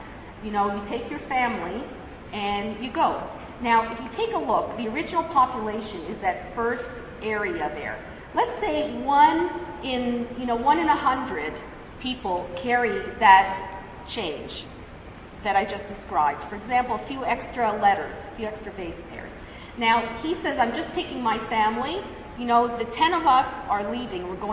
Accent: Toronto, Ontario, Canada; I'm from Toronto, but Montreal has very, you know, lovely

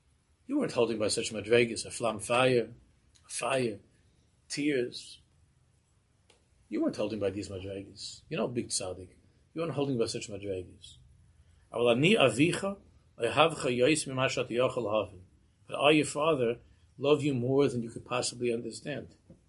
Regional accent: Queens, New York, United States; I grew up in Queens. We had there in G&I on Main Street.

